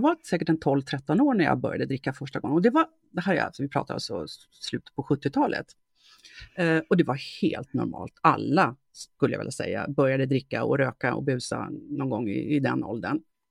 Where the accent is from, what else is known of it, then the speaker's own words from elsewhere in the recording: Sweden; Och kulturen här kring alkohol och drickande är lite annorlunda än vad jag kommer ihåg från Sverige.